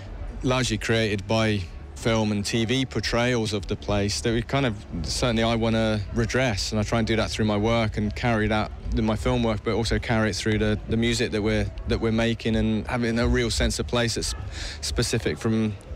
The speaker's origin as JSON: {"language": "English", "region": "South West England", "country": "United Kingdom", "said": "Quite a lot of being Cornish for a long time was about rejecting what I wasn't. Which was, you know, saying, oh, I'm not English, you know, I'm not this, I'm not"}